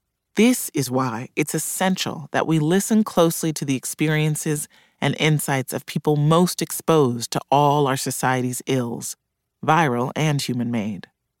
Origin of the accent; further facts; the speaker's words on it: Chicago, Illinois, United States; In my hometown of Chicago